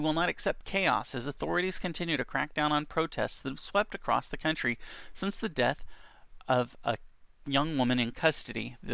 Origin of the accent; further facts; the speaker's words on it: United States; as an American, my geography's bad, so it's really neat to see.